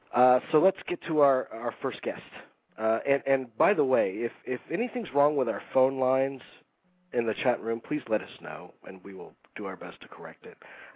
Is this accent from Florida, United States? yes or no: yes; Lakeland, Florida, United States; that was shot in my hometown of Lakeland, Florida.